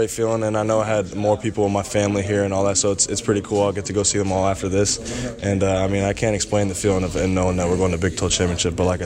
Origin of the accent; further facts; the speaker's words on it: Texas, United States; I mean, playing against Texas, and I'm from Texas, and it's an in-state rivalry.